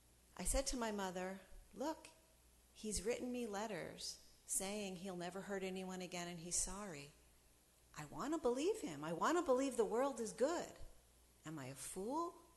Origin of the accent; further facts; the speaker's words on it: United States; And I said … I come from the United States